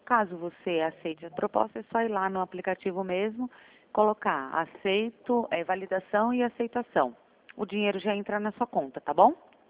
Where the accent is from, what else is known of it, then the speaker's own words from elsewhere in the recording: Sorocaba, São Paulo, Brazil; eu sou de Sorocaba.